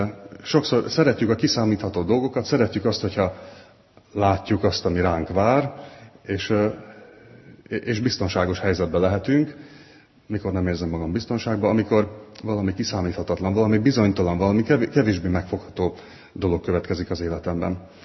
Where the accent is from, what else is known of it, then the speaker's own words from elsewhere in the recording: Fót, Pest, Hungary; az egész falu, én Fóton nőttem föl, tudtam mindig, hogy megyünk az óvodába